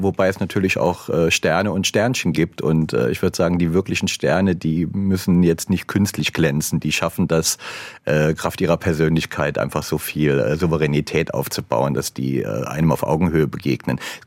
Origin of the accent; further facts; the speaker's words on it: Saarland, Germany; now in Ammerland, Germany; Nee, selbstverständlich habe ich noch Verbindung zum Saarland. Das ist meine alte Heimat und ich habe da sehr viele Freunde noch wohnen, mit denen ich auch im engen Kontakt bin.